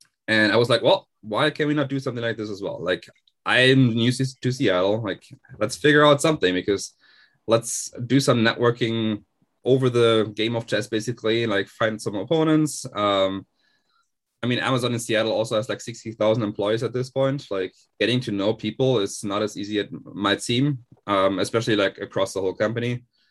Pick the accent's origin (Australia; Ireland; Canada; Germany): Germany; English is a second language; moved away as an adult; now in United States; I'm German myself, so I grew up in Germany, moved to the US about like 7-8 years ago, and came through the University of Oklahoma, actually. I did my master's in Oklahoma